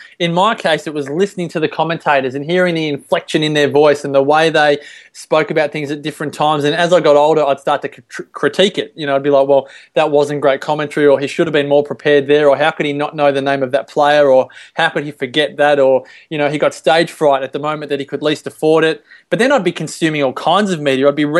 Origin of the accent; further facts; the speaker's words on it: Victoria, Australia; I grew up in Victoria.